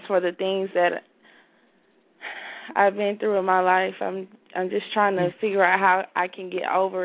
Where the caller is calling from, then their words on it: Dallas, Texas, United States; I'm calling from Dallas, Texas.